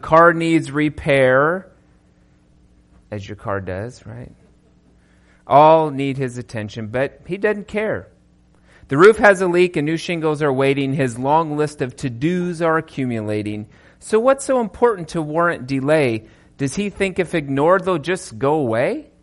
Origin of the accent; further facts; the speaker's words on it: Aurora, Nebraska, United States; I grew up in Aurora. So most of you are familiar where that is, obviously. And both of my brothers are still in Nebraska.